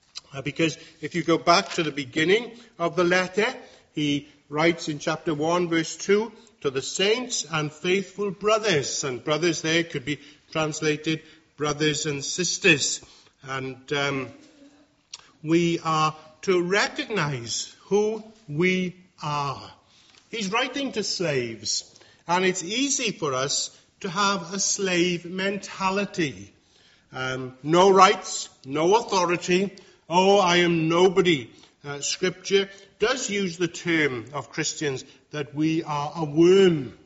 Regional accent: Wales, United Kingdom; Often, when people ask me where I come from, I say, oh, well, I come from God's own country, meaning Wales.

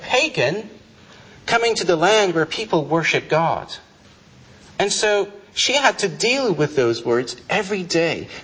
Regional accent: Iran; moved away; also born or lived in Cyprus; And they were like, are you not Cypriot? And I'm like, no. So where are you from? From Iran.

